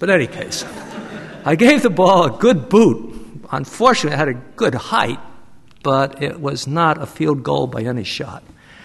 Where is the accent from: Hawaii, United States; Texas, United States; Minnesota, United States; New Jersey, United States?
New Jersey, United States; Jersey City; I grew up in Jersey City, back east, and we didn't have many parks.